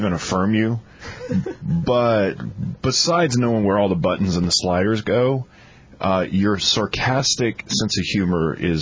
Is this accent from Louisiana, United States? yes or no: yes; Louisiana, United States; Hockey wasn't on the list because I grew up in South Louisiana, so I never thought about it.